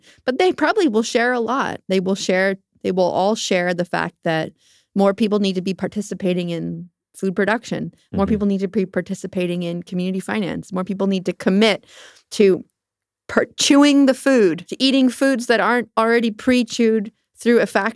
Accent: Maine, United States; We had a huge migration to my home state during the pandemic

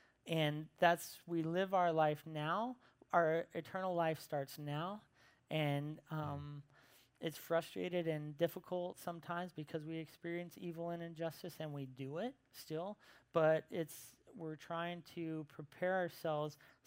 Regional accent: Montana, United States; I'm from Montana. I flew to Montana, arranged to go meet him.

